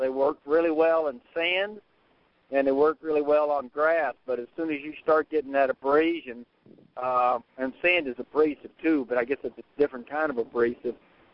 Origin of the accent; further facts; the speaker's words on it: Danville, Kentucky, United States; I grew up in Danville.